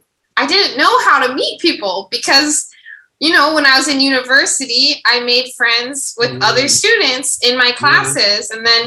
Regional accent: Ohio, United States; I'm not from Nashville. I'm from Ohio originally.

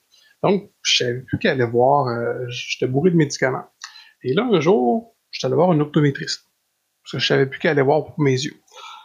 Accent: Trois-Rivières, Quebec, Canada; Donc, je viens de Trois-Rivières.

